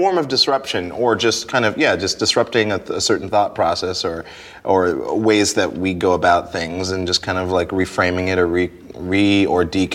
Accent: Montana, United States; I mean, when I was a kid, I mean, I grew up in Montana, so there weren't a lot of black kids or kids of other races, really.

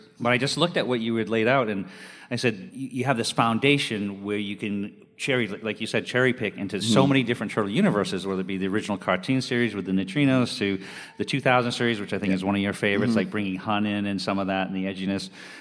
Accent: Maine, United States; Ben was a fellow Mainer. I'm originally from Maine.

